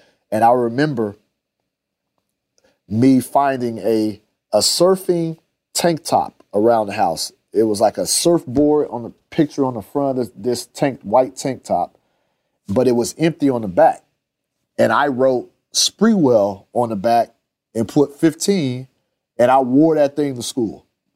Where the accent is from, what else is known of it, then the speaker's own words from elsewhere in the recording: Fresno, California, United States; But anyways, growing up in Fresno, California, we got all the Warrior games televised